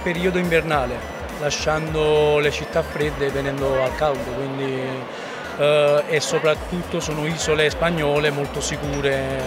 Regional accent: Campania, Italy; now in Tenerife, Spain; sono un campano che adesso vive, sono fortunato a vivere a Tenerife

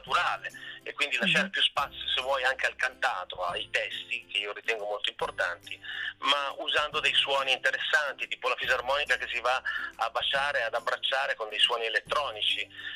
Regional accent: Alessandria, Piedmont, Italy; qui nella mia città natale, che è Alessandria

